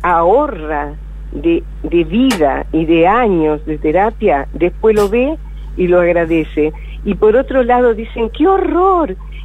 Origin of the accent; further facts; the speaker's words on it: Coronda, Santa Fe, Argentina; now in Buenos Aires, Argentina; llegué a Buenos Aires de Coronda, pues, movida por mi, como buscadora y mi sino personal